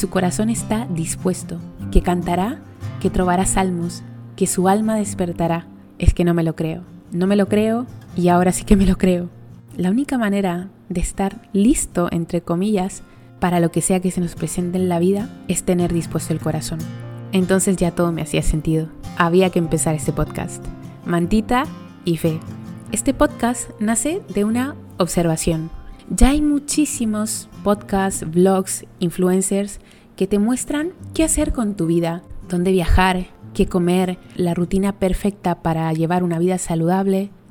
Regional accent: Chile; moved away as an adult; now in Madrid, Spain; soy chilena y hace casi 2 años vivo aquí en España. ¿Por qué? Porque me casé con un español y decidimos vivir aquí, en España, en Madrid.

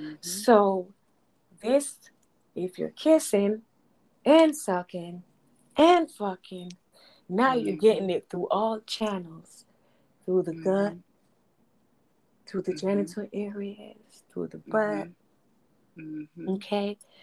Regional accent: Jamaica; it's because I'm Jamaican

